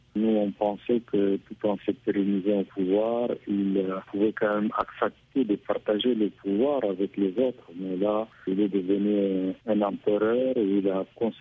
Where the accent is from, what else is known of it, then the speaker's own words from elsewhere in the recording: Chad; L'histoire de la primature chez nous au Tchad est arrivée avec les accords de Khartoum